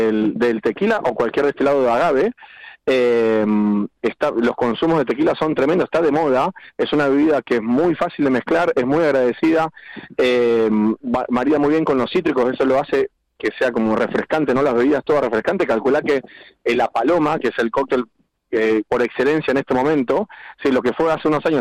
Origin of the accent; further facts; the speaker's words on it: Bilbao, Basque Country, Spain; now in Madrid, Spain; soy de Bilbao. Desde que me enteré que los de Bilbao deciden dónde nace, me declaro bilbaíno.